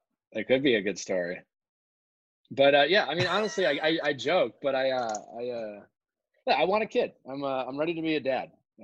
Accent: Midwest, United States; I grew up in the Midwest

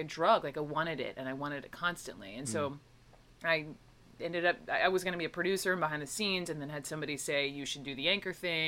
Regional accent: Atlanta, Georgia, United States; this is my hometown, I'm from Atlanta, like, let me in the damn building.

